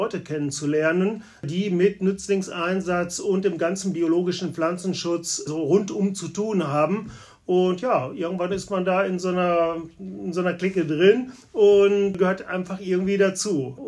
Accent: Hesse, Germany; Nordhessen und habe zuvor 25 Jahre lang als Meistertechniker in verschiedenen Produktionsbetrieben in meiner Heimat gearbeitet

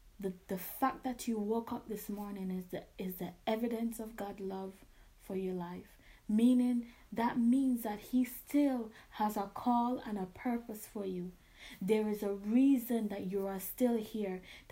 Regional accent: Jamaica; Growing up in Jamaica, my mother, I don't recall my mother ever used to saying to me, I love you.

